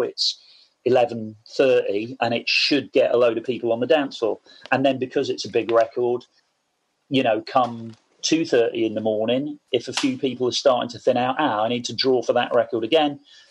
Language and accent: English; Portishead, South West England, United Kingdom; So growing up in Portishead, we were... yeah, kind of maybe a half hour drive or so outside of Bristol.